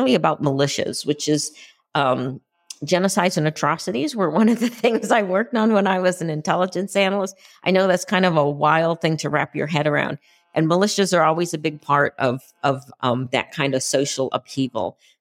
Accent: Concord, Massachusetts, United States; I grew up near Concord, Massachusetts, which is just like completely soaked in American Revolutionary history.

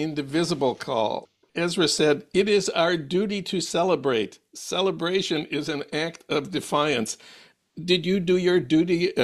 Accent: St. Paul, Minnesota, United States; This is my hometown of St. Paul

